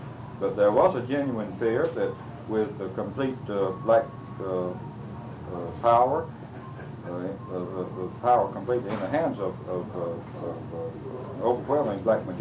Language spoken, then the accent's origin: English; Alabama, United States; Well, I grew up down in South Alabama, along the Florida-Alabama line. My father was a tenant farmer, and 1929, I finished high school in May and came up to Montgomery.